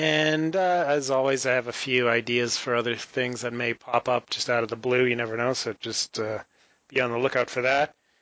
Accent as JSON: {"language": "English", "country": "Canada", "said": "So Canada counts, even though I am Canadian."}